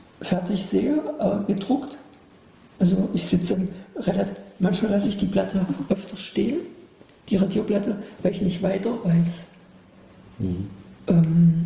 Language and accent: German; Bernburg, Saxony-Anhalt, Germany; born or raised there